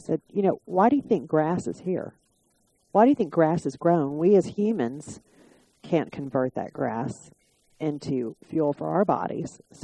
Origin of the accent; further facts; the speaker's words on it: Galveston, Texas, United States; I'm originally from Galveston, Texas. It's an island in the Gulf of Mexico, south of Houston.